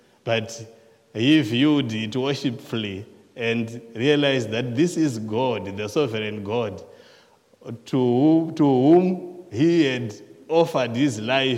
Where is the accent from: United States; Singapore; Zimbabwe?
Zimbabwe; I grew up in Zimbabwe, in a rural area where we used cattle as draft power for plowing the fields.